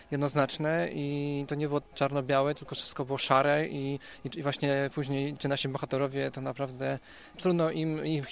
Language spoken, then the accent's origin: Polish; Lubin, Lower Silesian Voivodeship, Poland; ja pochodzę z Lubina, z Dolnego Śląska